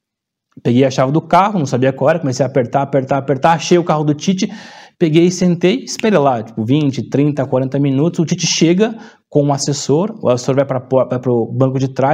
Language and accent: Portuguese; São Paulo, Brazil; E eu sou de São Paulo